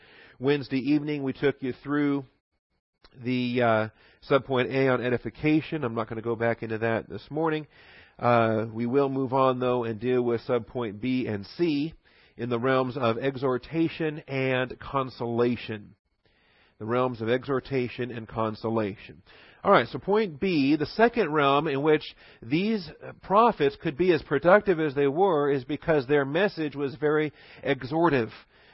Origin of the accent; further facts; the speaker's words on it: Texas, United States; accent: Texan; Again, I have my accent, Texan pronunciation, parakletos